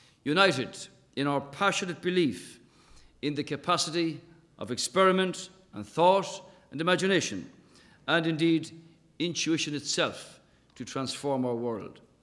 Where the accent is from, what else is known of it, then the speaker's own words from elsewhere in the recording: Ireland; Just as we Irish made our own of America, today in Ireland, we do as we have always done.